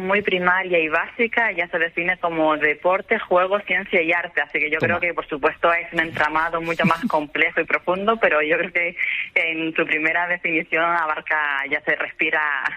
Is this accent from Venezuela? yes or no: no; Canary Islands, Spain; procedo de Canarias y por aquel entonces pues era una tierra de mucha tradición en Canarias